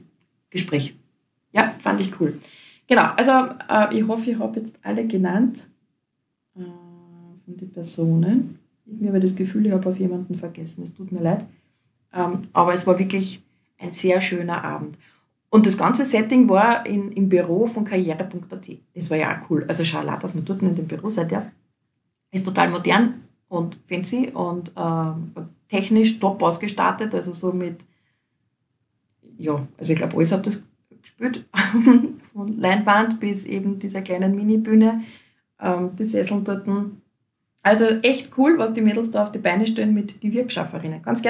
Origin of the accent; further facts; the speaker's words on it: Großschweinbarth, Lower Austria, Austria; bei uns im Ort, ich bin ja aus Großschweinbad